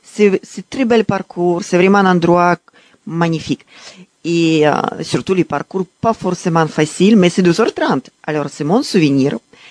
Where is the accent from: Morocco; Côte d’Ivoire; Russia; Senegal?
Russia; Saint Petersburg; French is a second language; now in France; Je suis marathonienne … origine russe de Saint-Pétersbourg, de très belle ville. Et actuellement, je suis française.